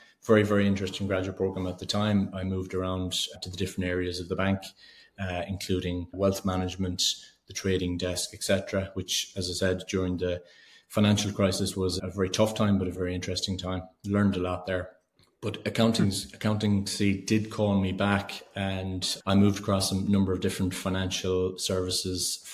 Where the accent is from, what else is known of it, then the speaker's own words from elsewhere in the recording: Ireland; Well, I am Irish. You were right. Good presumption.